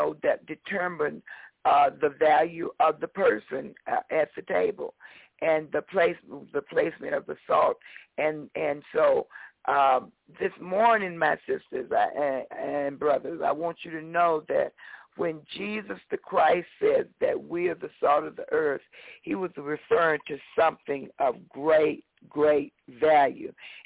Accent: Mississippi, United States; I remember growing up in Mississippi, I was told by this man that I would never be anything

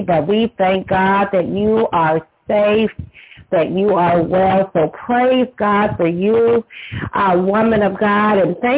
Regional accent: Brooklyn, New York, United States; also born or lived in Chicago, Illinois; I hail from Brooklyn, New York, via Chicago, Illinois.

